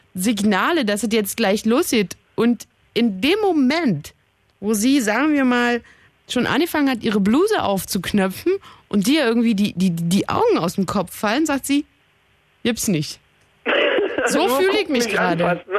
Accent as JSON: {"language": "German", "region": "Berlin", "country": "Germany", "said": "Wobei, sind wir Berliner größer, oder wie?"}